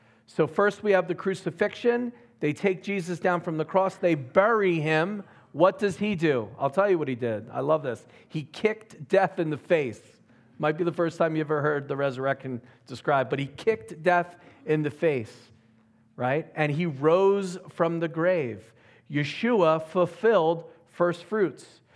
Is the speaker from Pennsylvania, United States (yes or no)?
yes; Philadelphia, Pennsylvania, United States; also born or lived in New Jersey; Listen, I'm from New Jersey. I grew up in Philadelphia.